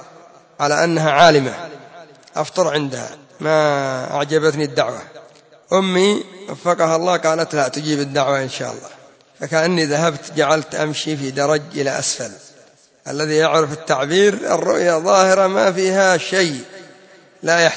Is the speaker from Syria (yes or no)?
no; Yemen; كما يقول المثل العامي عندنا في اليمن: الذي بطنه نظيف ما يخاف